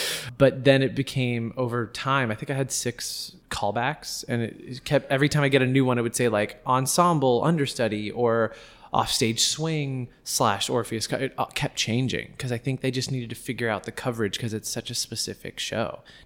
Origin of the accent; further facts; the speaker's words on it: Los Angeles, California, United States; I was home with my family and my fiance and her family. We're all from Los Angeles.